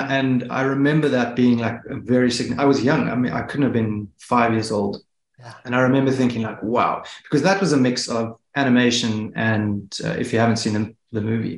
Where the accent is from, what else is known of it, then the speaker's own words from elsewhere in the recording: Johannesburg, Gauteng, South Africa; moved away as an adult; now in Cape Town, South Africa; my parents moved to Johannesburg when I was, I think, 3 or 4 years old. I grew up in Johannesburg. I was there for my entire life up until about 27. I was 27 years old.